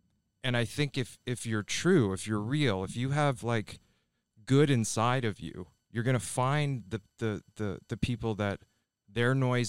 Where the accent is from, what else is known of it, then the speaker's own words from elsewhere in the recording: Ontario, Canada; I grew up in Ontario, Canada, just outside of Toronto.